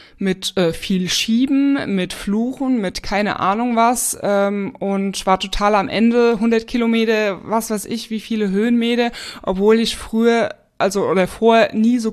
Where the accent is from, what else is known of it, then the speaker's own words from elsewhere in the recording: Bavaria, Germany; hab so mit so meine Heimat eigentlich erkundet, weil ich sag mal, im Spessart